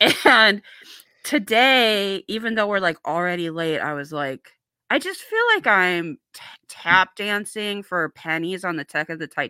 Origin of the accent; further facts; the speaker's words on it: United States; I apologize for I don't know, being American.